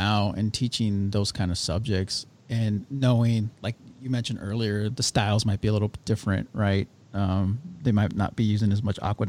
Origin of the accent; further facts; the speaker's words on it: Midwest, United States; so I grew up in the Midwest and that really wasn't a thing, like being Chicano or Chicana.